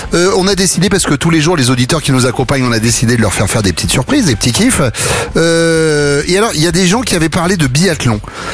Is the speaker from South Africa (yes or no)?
yes; Johannesburg, Gauteng, South Africa; French is a second language; On vient de Johannesburg.